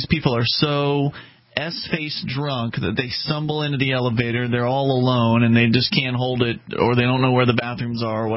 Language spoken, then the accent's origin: English; Sarasota, Florida, United States; and I grew up in Sarasota, Florida